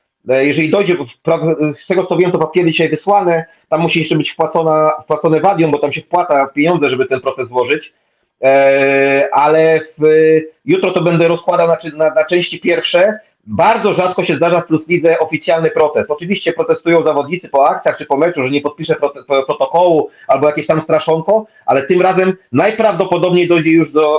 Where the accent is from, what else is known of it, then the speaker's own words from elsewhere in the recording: Bielsko-Biała, Silesian Voivodeship, Poland; ja z Bielska Białej, więc znamy się od 15 roku życia